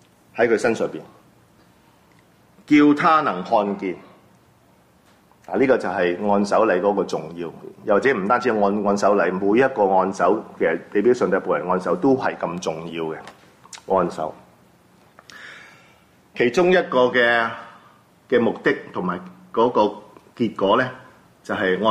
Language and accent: Cantonese; Taishan, Guangdong, China; 我係台山人